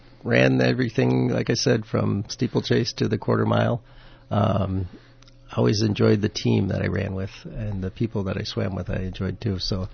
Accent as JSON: {"language": "English", "town": "Lakeville", "region": "Minnesota", "country": "United States", "tie": "born or raised there", "said": "No, I did not. I lived up here. I grew up in Minnesota."}